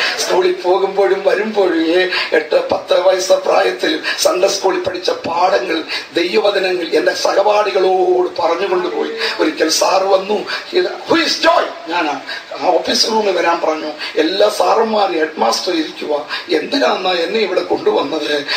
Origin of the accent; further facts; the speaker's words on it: Kunnathur, Kerala, India; 25 വർഷം ആരാധന നടന്ന ഒരു വീട്ടിലാണ് ഞാൻ ജനിച്ചു വളർത്തപ്പെട്ടത്. അറിയാമോ, എന്റെ 75 കൊല്ലത്തിന് മുമ്പ് പെന്തക്കോസ്ത് ഉപദേഷ്ടാക്കന്മാർ ദൂതുമായി കൊട്ടാരക്കരയ്ക്ക് പടിഞ്ഞാറ് കുന്നത്തൂർ എന്ന കൊച്ചു വില്ലേജിൽ വന്നപ്പോൾ